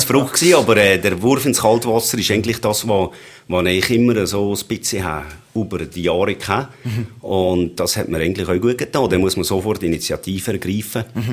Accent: Valais, Switzerland; Das ist vielleicht auch ein bisschen als Walliser. Man hat ja gerne innerhalb von der Walliser so ein bisschen Kontakt

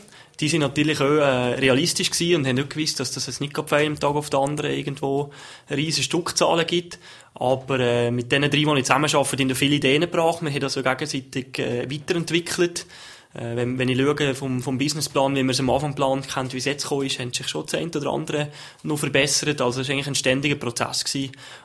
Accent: Valais, Switzerland; meine Wurzeln sind zu Wallis

